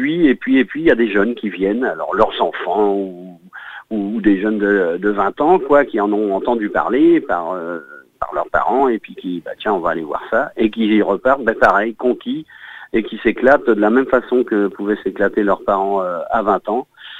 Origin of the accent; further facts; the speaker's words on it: Nantes, Pays de la Loire, France; nous, en tant que Nantais, donc Nantes étant la capitale de la Bretagne